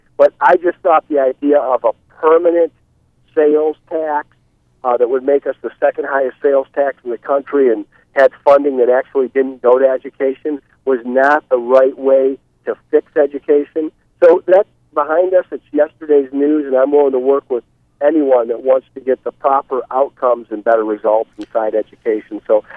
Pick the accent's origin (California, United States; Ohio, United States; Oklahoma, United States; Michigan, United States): Ohio, United States; moved away; I'm a transplant from Ohio in 1982, and growing up, I certainly would have looked to the Big Ten team.